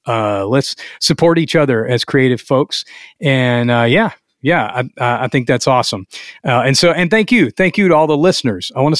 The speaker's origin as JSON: {"language": "English", "region": "Louisiana", "country": "United States", "said": "If you know me, I'm from Louisiana. I love Louisiana. I love all things Louisiana."}